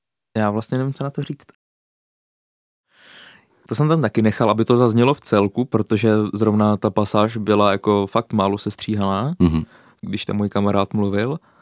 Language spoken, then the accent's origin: Czech; Šumperk, Olomouc Region, Czechia; Já pocházím ze Šumperka, jak se říká Šumperk, Brana Jeseníků. Takové malebné městečko na severu Moravy.